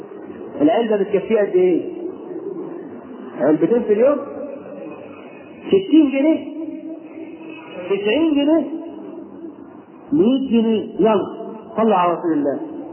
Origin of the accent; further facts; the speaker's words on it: Egypt; وإحنا عندنا في مصر